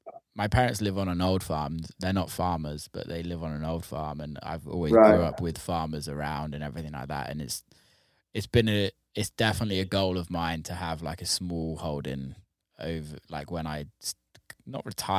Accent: Clua, South West England, United Kingdom; I'm from a tiny place called Clua, which is near Cheddar.

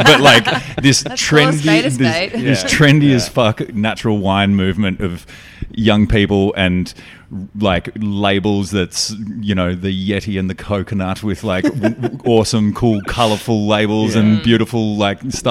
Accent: Canberra, Australian Capital Territory, Australia; I grew up in Canberra, member of the Canberra Wine and Food Club, where they all put a tie on Saturday night and go drink Shiraz.

